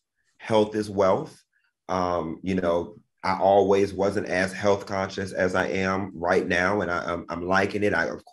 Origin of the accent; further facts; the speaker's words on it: Miami, Florida, United States; You got to understand, I'm from Miami. I don't know anything about none of that.